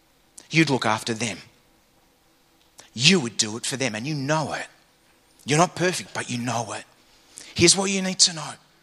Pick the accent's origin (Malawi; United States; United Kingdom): United Kingdom; England; I mean, I'm English. I'm English.